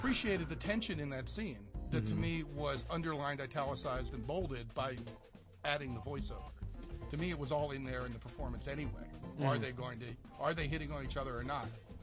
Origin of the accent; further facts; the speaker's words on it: New Jersey, United States; And I'm from Jersey.